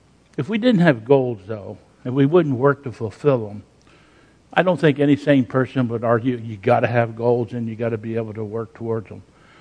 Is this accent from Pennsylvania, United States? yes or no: yes; Pennsylvania, United States; but I'm from Pennsylvania